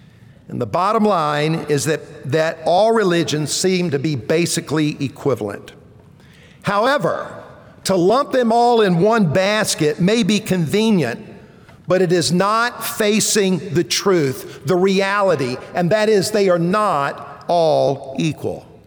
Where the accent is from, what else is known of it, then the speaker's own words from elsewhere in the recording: South Carolina, United States; I grew up in South Carolina. I grew up going to basically a Protestant church.